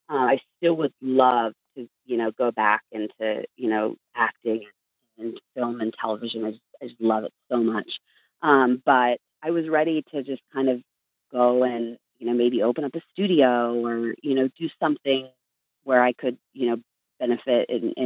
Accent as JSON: {"language": "English", "region": "California", "country": "United States", "tie": "born or raised there", "also_born_or_lived": "Houston", "said": "And then, so we grew up in California, Southern California."}